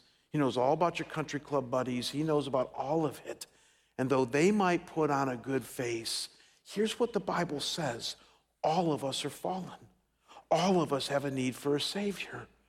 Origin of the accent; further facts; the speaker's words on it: Cleveland, Ohio, United States; I come from Cleveland, Ohio, and years ago when I was pastoring there